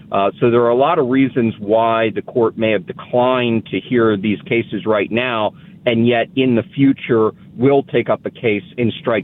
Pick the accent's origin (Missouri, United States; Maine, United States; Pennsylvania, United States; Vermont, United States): Pennsylvania, United States; Berks County, Pennsylvania.